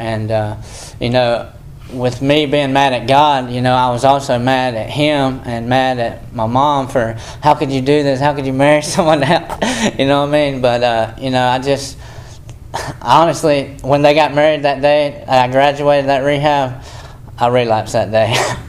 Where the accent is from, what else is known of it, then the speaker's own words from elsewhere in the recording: North Carolina, United States; I'm from Chatham County, small town. I grew up in church just like this my whole life.